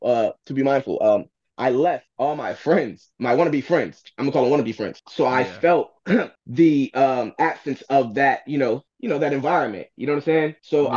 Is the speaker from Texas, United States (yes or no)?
no; California, United States; I didn't grow up like that. I was raised in California, like I told you. My father raised me in a good home